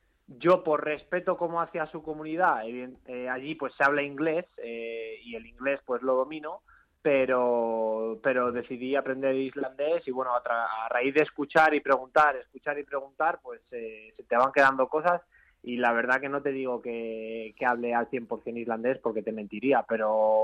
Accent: El Álamo, Community of Madrid, Spain; also born or lived in Ciudad Real; Yo soy español, madrileño, bueno, soy manchego también, que nací en Ciudad Real, pero bueno, me considero madrileño, llevo toda la vida viviendo en el Álamo y no, yo soy español y de aquí de Madrid.

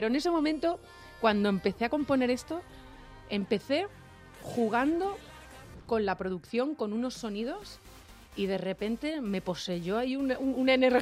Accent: Extremadura, Spain; hay otra cosa que a mí me pirra muchísimo en mi tierra de Extremadura, que son los mantecados de vino.

